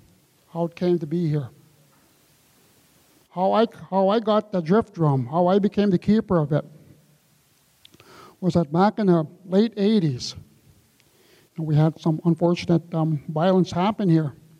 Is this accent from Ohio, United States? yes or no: no; Nett Lake, Minnesota, United States; I'm from Net Lake.